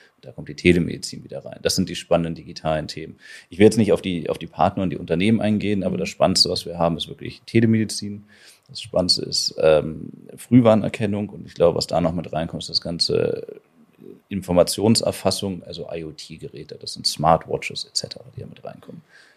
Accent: Hanover, Lower Saxony, Germany; Also ich glaube, wir als Hannoveraner müssen hier gar nicht weit gehen.

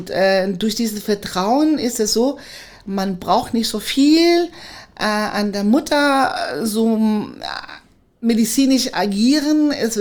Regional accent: Chile; bei uns in Chile ist das so, als ich Hebamme gelernt habe, man konnte sich die Hebamme aussuchen.

